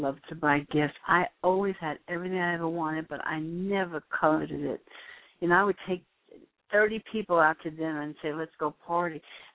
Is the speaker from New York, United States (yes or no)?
yes; New York, United States; I want to be in New York in my hometown, doing what I am, being what I am.